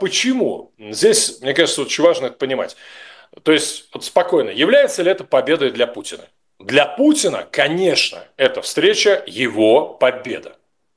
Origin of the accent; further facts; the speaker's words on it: Russia; moved away; когда люди узнают, что там я из России изначально